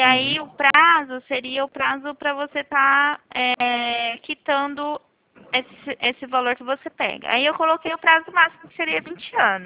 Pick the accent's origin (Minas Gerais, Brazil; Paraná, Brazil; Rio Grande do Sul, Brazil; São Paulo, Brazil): São Paulo, Brazil; Presidente Prudente; também sou aqui de Prudente.